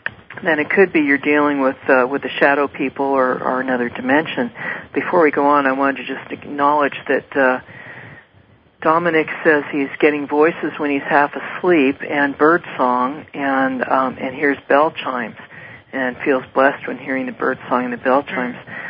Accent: San Francisco, California, United States; I grew up in San Francisco. And so I have an earthquake act.

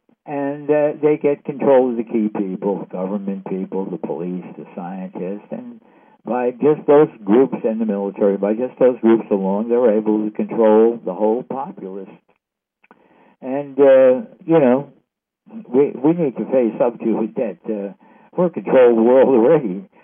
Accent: New York, United States; Hey, I'm from New York. He's from New York.

